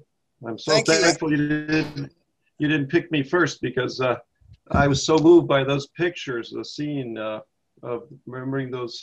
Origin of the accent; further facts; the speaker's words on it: Miami, Florida, United States; So we grew up in Miami